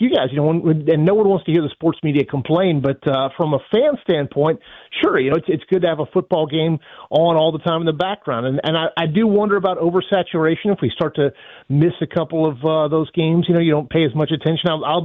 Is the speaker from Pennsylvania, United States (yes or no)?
no; Atlanta, Georgia, United States; I grew up in Atlanta, always wanting to see him in the All-Star game